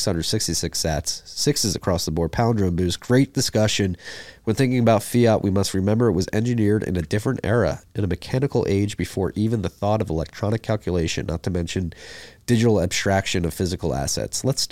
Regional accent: Norway; Growing up in NATO Norway, neighbor to the former CCCP and now Russia, is like growing up in the Ministry of Truth in George Orwell's 1984.

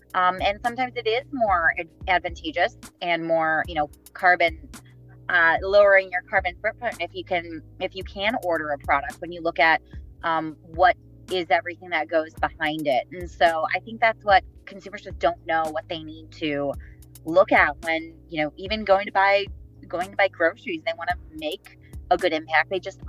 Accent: Chicago, Illinois, United States; And, I'm from Chicago, so I'm definitely consider myself a meat and dairy kind of gal.

